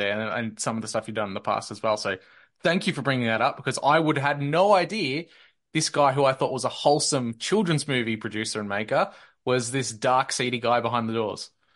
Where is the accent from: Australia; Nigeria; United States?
Australia; I'm an Australian looking at a Native American names.